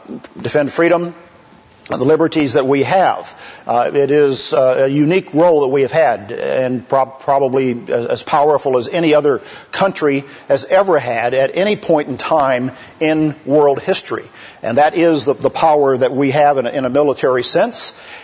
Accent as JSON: {"language": "English", "region": "Missouri", "country": "United States", "tie": "born or raised there", "said": "go back to Missouri, my home state."}